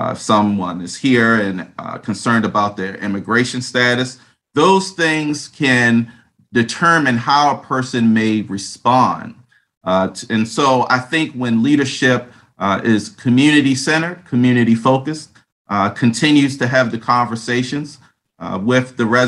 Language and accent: English; Baltimore, Maryland, United States; In the city of Baltimore, and I was born and raised in Baltimore, as it was then, as it is now, everything is really relational.